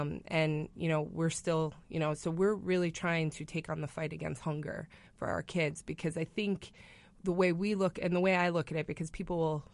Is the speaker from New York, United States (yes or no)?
yes; New York City, New York, United States; now in Indiana, United States; And I'm not actually originally from Indiana. I'm from New York City.